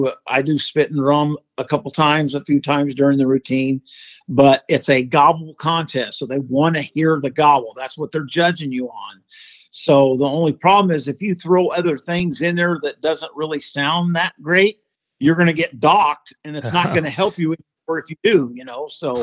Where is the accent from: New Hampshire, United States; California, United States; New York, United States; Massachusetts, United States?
California, United States; Nobody knew who I was. I'm from California.